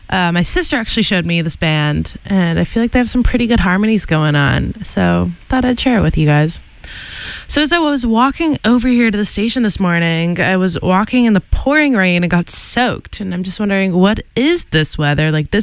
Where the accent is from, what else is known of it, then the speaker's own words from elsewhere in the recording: West Coast, United States; I'm from the West Coast, and we don't really have a defined spring.